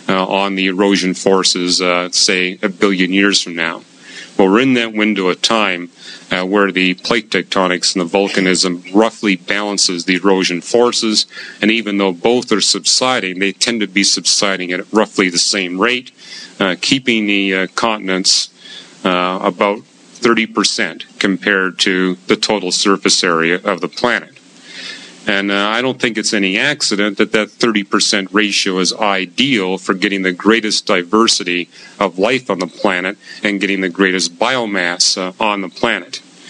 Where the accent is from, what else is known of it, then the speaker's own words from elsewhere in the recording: Vancouver, British Columbia, Canada; now in United States; Tides here in California are kind of tiny. Where I grew up in Vancouver, they were quite large.